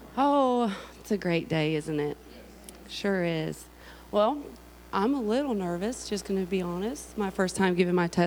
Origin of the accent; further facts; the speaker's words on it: California, United States; also born or lived in North Carolina; now in Georgia, United States; I came from California about 15 years ago. We moved to North Carolina, and then from there we ended up in Georgia and lived there for about 13 years now.